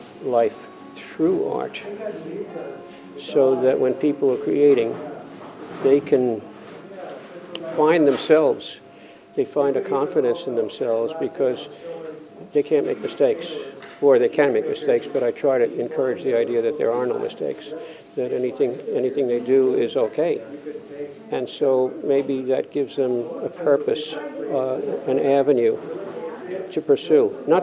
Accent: New York, United States; The toughest people are the New Yorkers. They are, and I'm from New York, so I can say that.

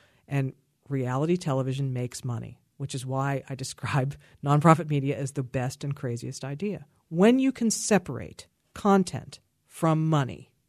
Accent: Pittsburgh, Pennsylvania, United States; as a Pittsburgh native, you know, I grew up in Highland Park, and both of my parents were teachers

